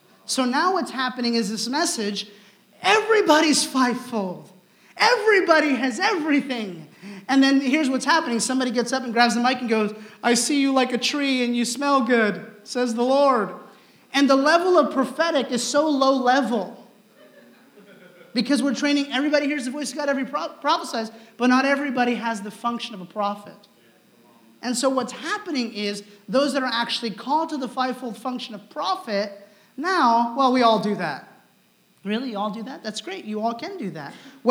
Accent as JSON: {"language": "English", "region": "Oregon", "country": "United States", "said": "Listen, I'm from Oregon."}